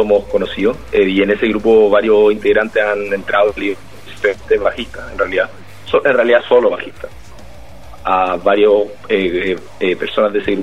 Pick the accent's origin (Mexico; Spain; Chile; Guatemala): Chile; Santiago, Santiago Metropolitan; Somos de Santiago.